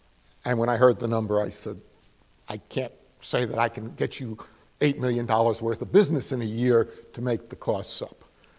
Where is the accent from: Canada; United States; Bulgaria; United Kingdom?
United States; Newark, New Jersey; When I was growing up, and I grew up in Newark, New Jersey, anybody who knows Philip Roth and Portnoy's Complaint, Goodbye Columbus, and all of that, he is a graduate of our high school and writes about our neighborhood.